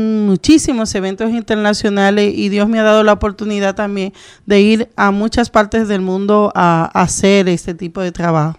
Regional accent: Santo Domingo, Dominican Republic; moved away as an adult; now in Madrid, Spain; salí de Santo Domingo, llegué a Madrid por amor, porque me fui

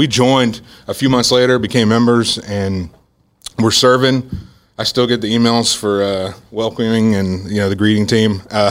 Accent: Houston, Texas, United States; So I grew up in North Houston.

